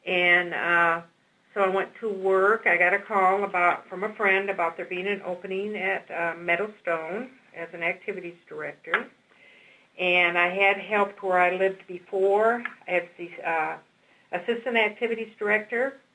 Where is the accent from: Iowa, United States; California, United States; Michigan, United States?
Michigan, United States; Lansing; moved away as an adult; now in Texas, United States; I'm originally from Lansing, Michigan, and that's where I grew up and moved to Texas.